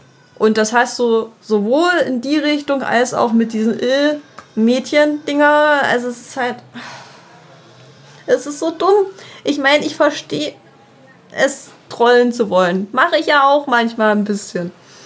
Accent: Germany; ich komme aus dem deutschsprachigen Raum oder so. Ich sag dann auch meistens nicht, dass ich aus Deutschland komme. Was auch schön ist, ja, ich komme aus der EU.

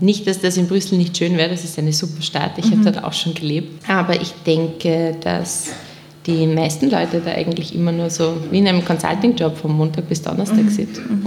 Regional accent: Nenzing, Vorarlberg, Austria; Wir sind zwar im Land aufgewachsen und sagen wir es mal so, in Nenzing in Österreich, in Vorarlberg, da ist alles irgendwie sehr ordentlich. Meistens alle katholisch

